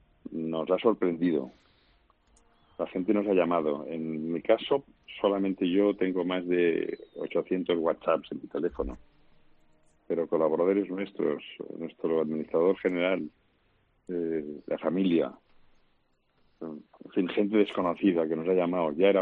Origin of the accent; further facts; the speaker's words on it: Catalonia, Spain; moved away as an adult; now in Madrid, Spain; Yo soy catalán, como tú sabes, vivo en Madrid hace 50 años.